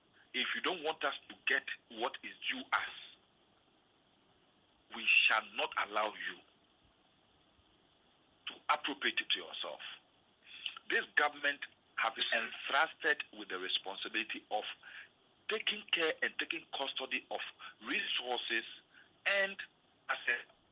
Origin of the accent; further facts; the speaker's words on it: Ghana; I was at the demonstration, one, as a Gandangwe, two, as a Ghanaian who is entitled to pension